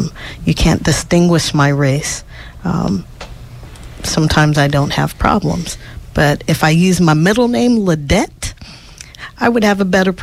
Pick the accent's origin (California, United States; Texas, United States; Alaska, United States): California, United States; Los Angeles; because of my skin color and because I was born and raised in Los Angeles